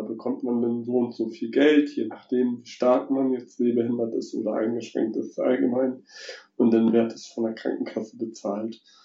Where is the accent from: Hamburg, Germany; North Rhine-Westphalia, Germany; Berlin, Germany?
Hamburg, Germany; Wilhelmsburg; Also ich komme ursprünglich aus Wilhelmsburg